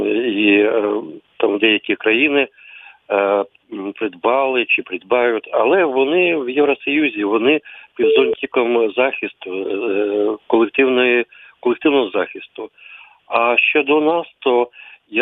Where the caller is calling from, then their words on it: Kyiv, Ukraine; Я з Києва.